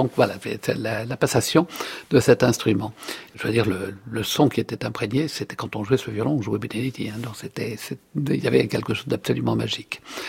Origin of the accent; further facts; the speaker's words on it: Cannes, Provence-Alpes-Côte d'Azur, France; born there; donc je suis né à Cannes en 1945 et je suis musicien